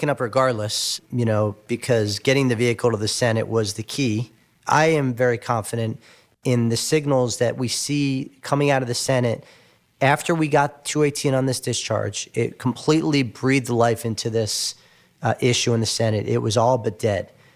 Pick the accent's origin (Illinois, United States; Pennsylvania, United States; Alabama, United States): Pennsylvania, United States; Levittown; I represent Levittown, Pennsylvania. Tom here represents Levittown, New York. And when I grew up in Levittown, doctors, by and large, worked out of their own houses.